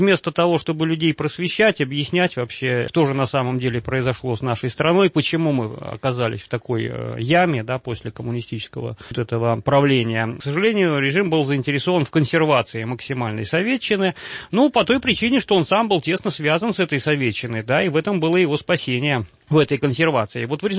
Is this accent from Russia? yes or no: yes; Saint Petersburg, Russia; сам я петербуржец